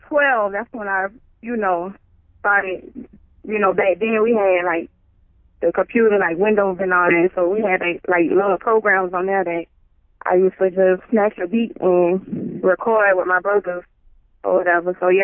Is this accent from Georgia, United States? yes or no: yes; Savannah, Georgia, United States; I'm from Savannah. I was raised up on the west side of Savannah. But I'm from Savannah.